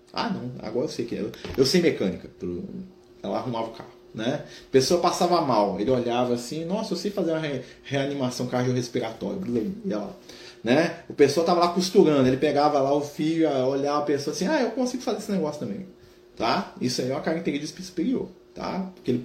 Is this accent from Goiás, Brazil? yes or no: yes; Goiás, Brazil; now in Salvador, Brazil; Sou goiano e moro em Salvador.